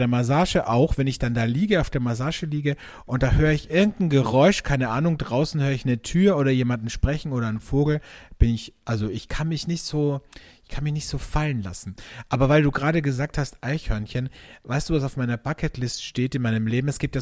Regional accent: Austria; Bei uns in Österreich gibt es so Kipferl, Mürbekipferl.

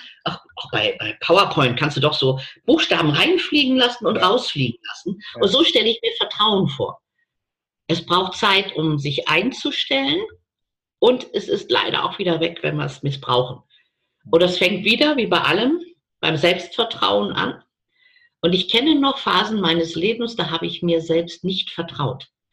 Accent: Bavaria, Germany; bei uns in Bayern sagt man, die scheißen sie nix.

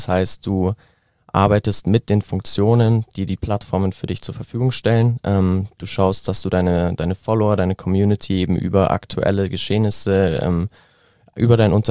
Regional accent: Neuried, Germany; auch aus meinem Heimatdorf Neuried eben, ist mittlerweile aber auch an mehreren Standorten.

